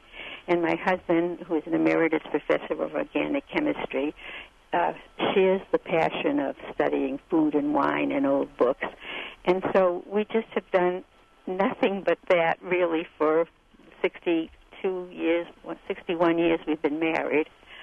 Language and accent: English; Boston, Massachusetts, United States; I grew up in Boston in a Jewish household